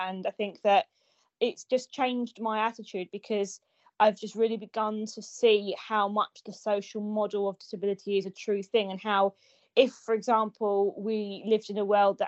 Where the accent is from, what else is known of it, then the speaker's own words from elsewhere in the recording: London, United Kingdom; because I'm from London